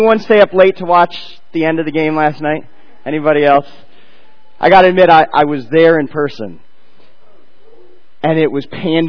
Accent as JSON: {"language": "English", "town": "Buffalo", "region": "New York", "country": "United States", "tie": "born or raised there", "said": "born and raised in Buffalo, crazy about the Bills."}